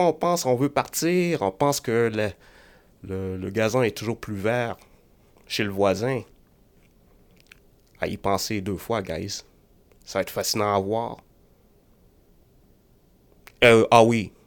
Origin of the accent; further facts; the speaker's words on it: Montreal, Quebec, Canada; Puis Dieu sait, je viens de Montréal-Nord, j'ai vu des tentatives de vol de chaînes.